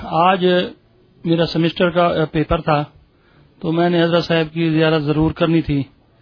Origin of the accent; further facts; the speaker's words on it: Multan, Punjab, Pakistan; میرا تعلق ملتان سے ہے، میں ایڈوکیٹ ہائی کورٹ ہوں اور وزٹنگ لیکچرر ہوں ذکر یونیورسٹی ملتان میں.